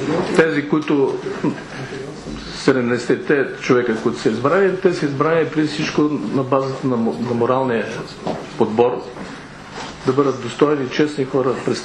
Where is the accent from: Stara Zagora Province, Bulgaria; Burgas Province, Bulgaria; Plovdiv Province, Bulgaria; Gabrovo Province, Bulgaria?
Stara Zagora Province, Bulgaria; Stara Zagora; Примерно ще ви кажа един град, поне съм старозагорец. Стара Загора